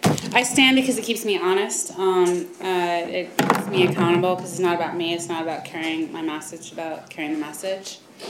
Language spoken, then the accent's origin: English; Wisconsin, United States; also born or lived in Stanford, California; now in California, United States; I was raised in Wisconsin, although I was born down at Stanford, so I'm a California native, and I did eventually come back here.